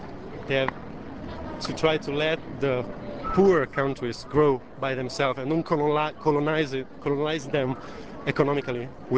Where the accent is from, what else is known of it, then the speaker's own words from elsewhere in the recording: Rome, Lazio, Italy; I come from Rome.